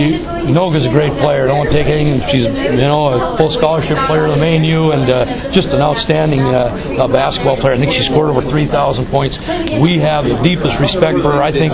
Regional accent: Barnum, Minnesota, United States; We're from Barnum, Minnesota. You've got country girls here. We're not city girls.

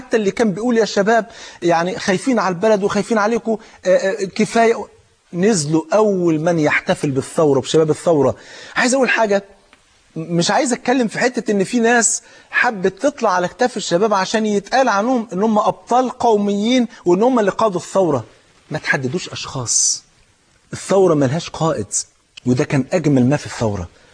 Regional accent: Egypt; احنا نفسنا كمصريين نفرح بقى

